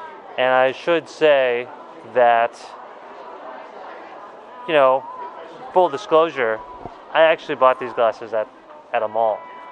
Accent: Guelph, Ontario, Canada; Guelph. Yeah, there's a guy, and my optometrist has been in my hometown

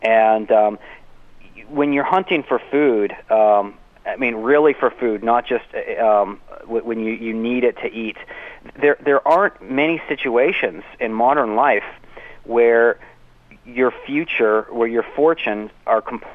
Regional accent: Virginia, United States; I've looked at the data for my home state of Virginia.

